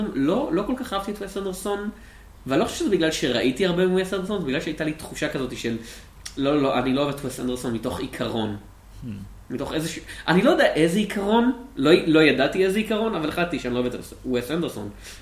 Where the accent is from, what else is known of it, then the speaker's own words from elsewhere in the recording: Poland; לזה אני קורא החיים שלי. אני פולני, אני לא צריך לראות זה בקולנוע.